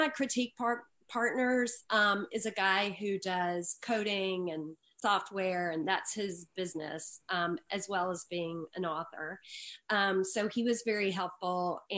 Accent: Birmingham, Alabama, United States; I grew up in Birmingham and I went to Auburn, War Eagle.

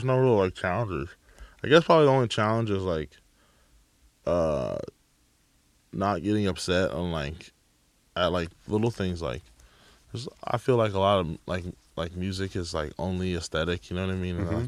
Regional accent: California, United States; I grew up in the Bay Area.

